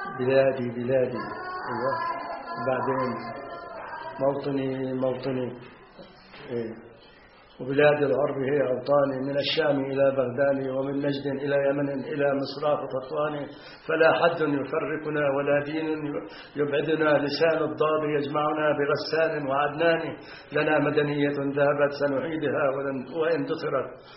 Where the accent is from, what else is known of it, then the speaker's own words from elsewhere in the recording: Tantura, Haifa District, Palestine; وإن شاء الله بتكون المقابلة الثانية هي بقريتنا الطنطورة.